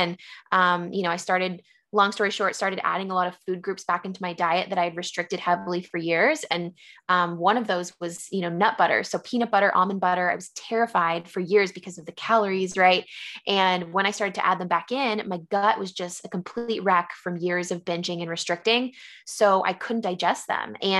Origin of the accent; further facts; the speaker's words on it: San Diego, California, United States; also born or lived in San Francisco; now in Philadelphia, United States; I actually was born and raised in San Diego, lived in San Francisco for a little bit, you know, college and beyond, and moved to Philly, you know, about 2-3 months ago.